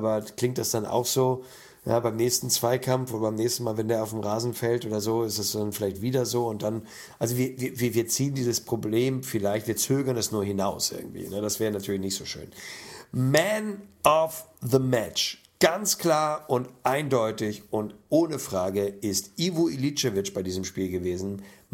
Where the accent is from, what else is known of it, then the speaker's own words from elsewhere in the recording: Hamburg, Germany; das tat mir als Hamburger so ganz gut